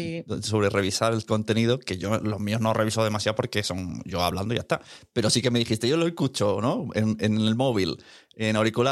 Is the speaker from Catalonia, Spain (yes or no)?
yes; Catalonia, Spain; Como se piensan que soy de Madrid. Como no tengo mucho acento catalán porque no lo hablo, pues siempre dicen, tú eres de Madrid.